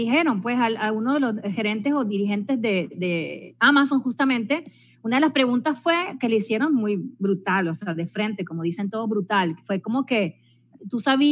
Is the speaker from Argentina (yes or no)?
yes; Argentina; also born or lived in Italy / Venezuela; nací en Argentina, después fui para Italia, después fui para Venezuela, donde estudié, donde los conocí a todos ustedes